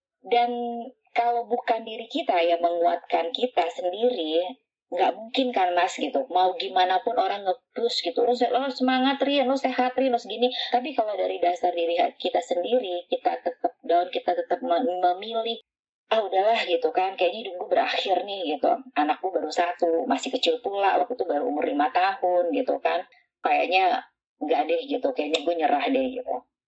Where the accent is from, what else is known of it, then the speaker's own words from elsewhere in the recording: Padang, West Sumatra, Indonesia; karena saya aslinya dari Padang, Minang.